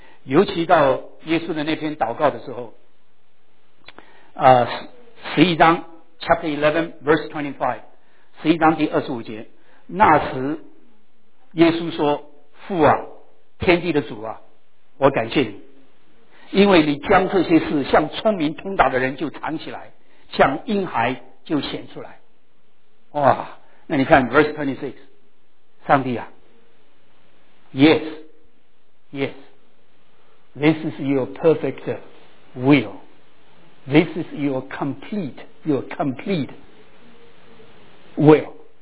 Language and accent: Chinese; Taiwan; 我小的时候在台湾你在看的都是牛的上面就是有一个 yoke